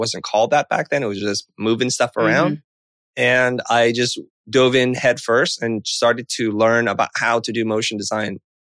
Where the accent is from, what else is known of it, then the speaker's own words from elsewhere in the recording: San Jose, California, United States; also born or lived in Kansas City, Missouri; No, I grew up in San Jose. And before that, I lived for a couple of years in Kansas City, Missouri.